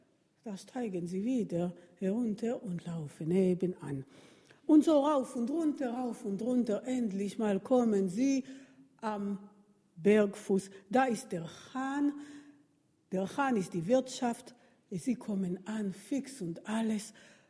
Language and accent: German; Jerusalem, Jerusalem District, Israel; Als ich letztes Mal in meine Heimat war, ging ich in die Stadt Jerusalem spazieren. Nicht weit von Shuk Machne Yehuda, der israelische Markt, da habe ich mal gewohnt, als ich noch dort gelebt habe.